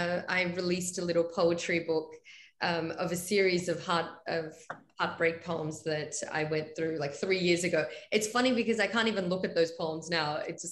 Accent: Afghanistan; So I'm originally from Afghanistan.

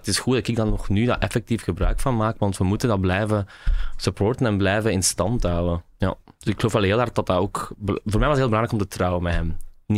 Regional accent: Rotselaar, Flemish Brabant, Belgium; also born or lived in Leuven / Ghent; now in Antwerp, Belgium; Nee, ik ben geboren in Leuven en opgegroeid in Rotselaar. Dat is een dorpje dichtbij Leuven, tussen Aarschot en Leuven, zullen we zeggen.

